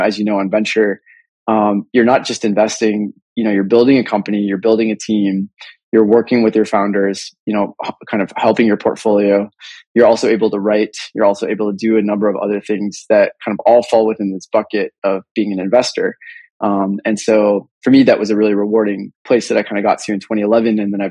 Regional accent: Palo Alto, California, United States; I had the fortune of growing up in Palo Alto, so not too far from Sebastopol, just down the bay.

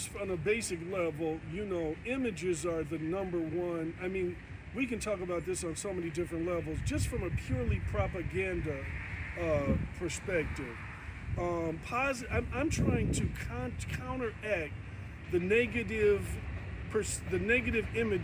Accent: Chicago, Illinois, United States; I mean, the city, but I also, I'm a Chicagoan as well

